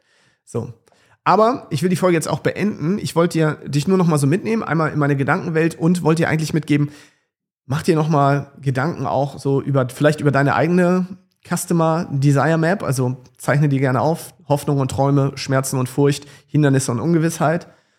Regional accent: Schleswig-Holstein, Germany; Ich komme auch aus dem Landkreis Dithmarschen in Schleswig-Holstein.

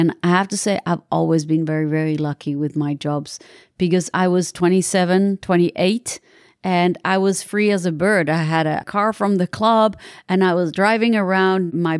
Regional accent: Netherlands; at that time, I grew up in the Netherlands from the age of 8.

